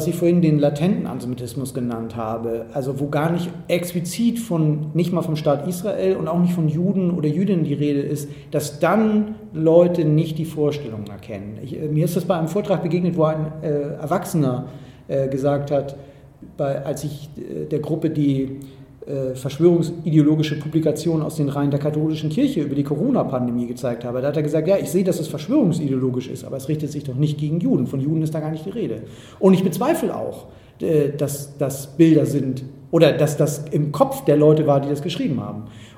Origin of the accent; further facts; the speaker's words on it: Hamburg, Germany; Es hat in Hamburg, wo ich herkomme, einen Brandanschlag mit 2 Todesopfern 1980 gegeben.